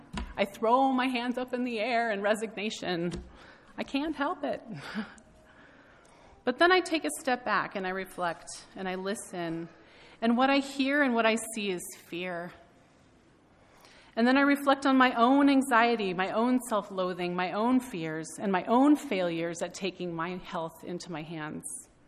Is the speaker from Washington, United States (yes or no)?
yes; Washington, United States; I grew up in the Puget Sound in Washington State, and my grandparents lived on Whidbey Island.